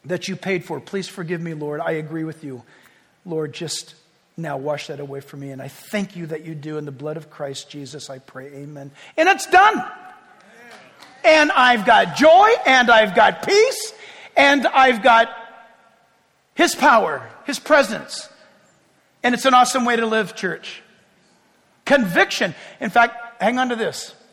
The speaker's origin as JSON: {"language": "English", "country": "Ireland", "said": "Well, you'll have to forgive me. I'm Irish."}